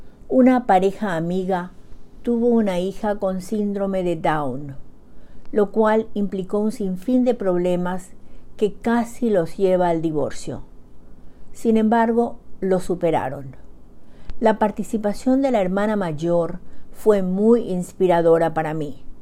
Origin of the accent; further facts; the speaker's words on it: Paraguay; now in Bedford, United States; ustedes desde Bedford, Massachusetts, con otro relato de la producción narrativa de Xeretami Paraguay, mi país natal y corazón de América del Sur.